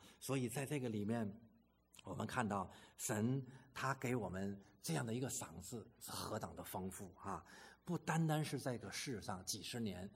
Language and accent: Chinese; China; 实际上我们中国人也是很有智慧，我们不也常常说钱财乃身外之物